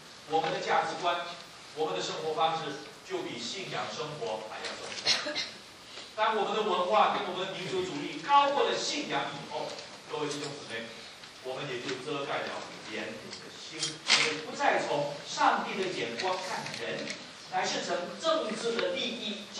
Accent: Malaysia; 我在马来西亚长大

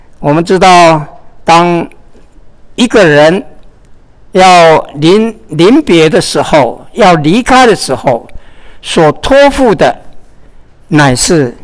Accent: Taiwan; 但是呢，我的故乡啊，是从台湾，啊，台湾的

